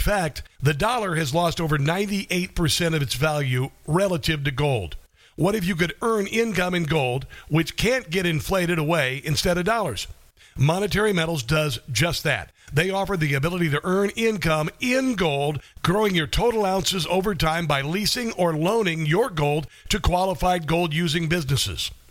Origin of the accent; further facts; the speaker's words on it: Iowa, United States; Well, Iowa, my home state, thank you very much